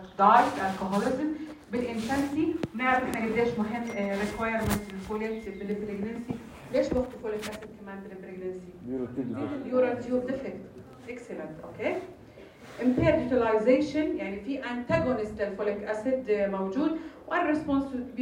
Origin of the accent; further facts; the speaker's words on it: Jordan; زي الترند اللي صار عندنا بالاردن قبل تقريبا 10 سنين